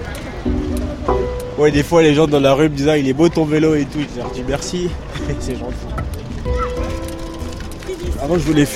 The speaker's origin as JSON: {"language": "French", "region": "Île-de-France", "country": "France", "said": "Val d'Oise. C'est assez loin, 25 km à partir d'ici, on va dire."}